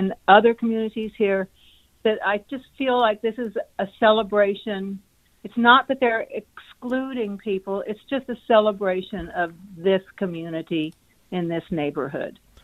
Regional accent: San Antonio, Texas, United States; And I'm originally from San Antonio, and a very, very Hispanic city, even though I'm an Anglo.

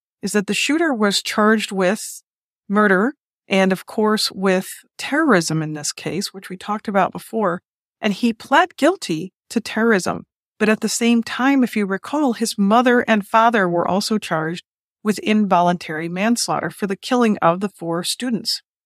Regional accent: Detroit, Michigan, United States; about less than 10 miles north of my hometown, Detroit, Michigan

